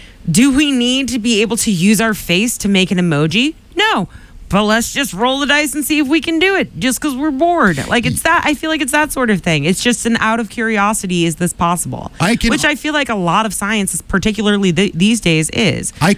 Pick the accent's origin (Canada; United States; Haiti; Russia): United States; New England; I'm a Pats fan, and so far as I'm from New England